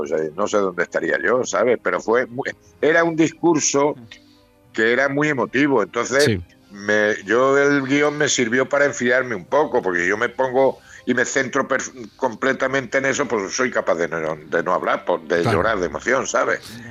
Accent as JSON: {"language": "Spanish", "town": "Ciudad Real", "region": "Castilla-La Mancha", "country": "Spain", "also_born_or_lived": "Granada", "said": "yo toda la vida he ido siendo manchego de Ciudad Real, sí."}